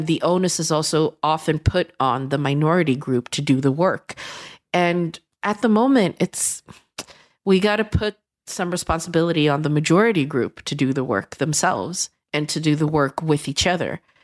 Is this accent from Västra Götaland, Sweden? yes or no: yes; Gothenburg, Västra Götaland, Sweden; I'm from Gothenburg. I'm from Hammarkullen. I'm from blah, blah, blah. Like, I just go, yeah, my parents are Chinese, and but I was born and raised here.